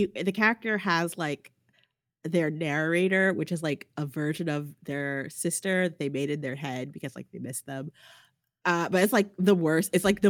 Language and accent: English; Teaneck, New Jersey, United States; The only thing I got in the skateboard / comic book shop in Teaneck, New Jersey was sexually harassed.